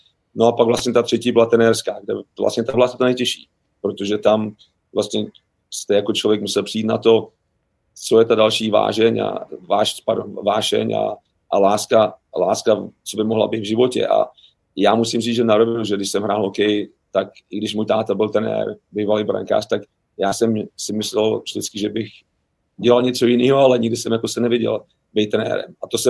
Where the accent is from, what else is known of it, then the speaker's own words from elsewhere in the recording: Bohemia, Czechia; moved away as an adult; A já jsem vyrůstal v Čechách, byl jsem tam de facto do 18 let